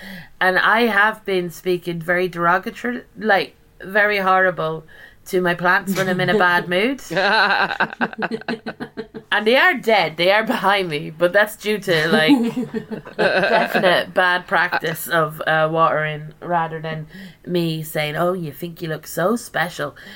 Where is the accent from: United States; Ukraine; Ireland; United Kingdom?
Ireland; you know, I'm Irish and we've learned about the potato famine and other kind of genocidal practices of the British Empire.